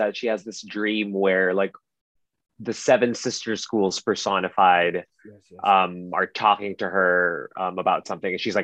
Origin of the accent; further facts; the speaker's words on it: Manila, Metro Manila, Philippines; born there; That's right. I was born in Manila.